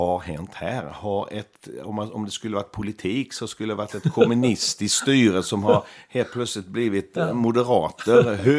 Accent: Sweden; Men som svensk har man också känt ibland att det här blir overcoaching.

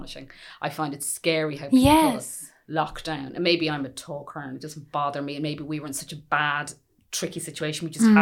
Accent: Dublin, Leinster, Ireland; even though I'm from Dublin.

